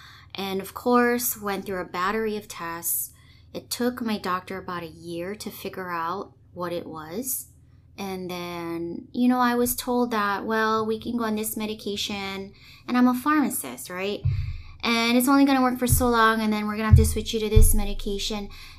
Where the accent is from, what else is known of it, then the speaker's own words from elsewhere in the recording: Hawaii, United States; So, local girl, born and raised in Hawaii.